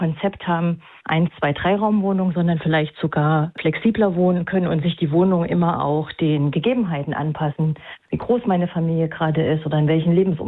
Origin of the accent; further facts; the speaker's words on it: Thuringia, Germany; Ich bin tatsächlich selber in Thüringen in der Platte groß geworden.